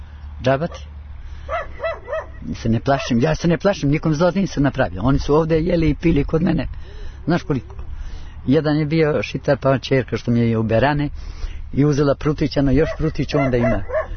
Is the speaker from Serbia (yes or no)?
no; Dolac, Peja District, Kosovo; born there; Ja sam rođen u Dolac.